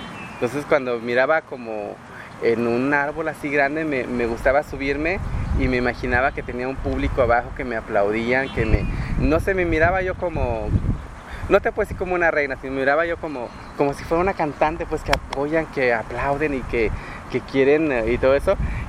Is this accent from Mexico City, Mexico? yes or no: no; Oaxaca, Mexico; A mí en persona me critican mucho porque no soy del Istmo, porque me pongo los trajes, pero pues hoy soy oaxaqueña